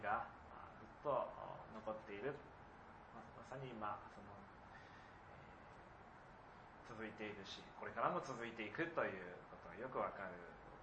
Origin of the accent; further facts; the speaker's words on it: Iwate, Japan; 私は岩手の出身です。子供の時から岩手で育って、岩手が大好きで、三陸にもよく海に行っていましたし、岩手の教会の牧師として11年間主に仕えてきて